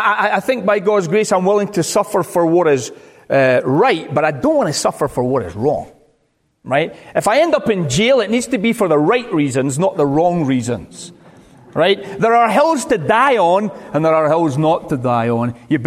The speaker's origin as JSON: {"language": "English", "region": "Scotland", "country": "United Kingdom", "said": "One of the things about being British and Scottish is that we have in our history persecution."}